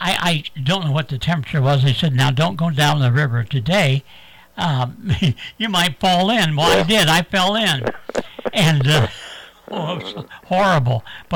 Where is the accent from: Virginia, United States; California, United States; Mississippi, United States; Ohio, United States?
Ohio, United States; Bucyrus; Well, I grew up in Bucyrus.